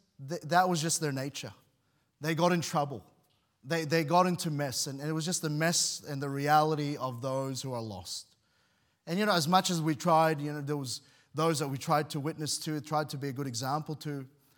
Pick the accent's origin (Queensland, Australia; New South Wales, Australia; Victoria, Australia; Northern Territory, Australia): New South Wales, Australia; Mount Druitt; I grew up in Western Sydney. And Western Sydney wasn't a genteel place when I was growing up in Western Sydney. All right, the area that I particularly grew up in was Mount Druitt. And Mount Druitt was often featured in the news for very, very wrong reasons.